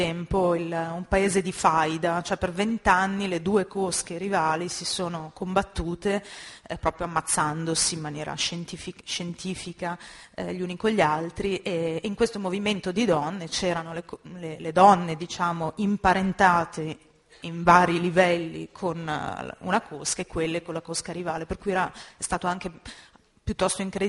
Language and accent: Italian; Sicily, Italy; now in Lombardy, Italy; io sono siciliana ma vivo in Lombardia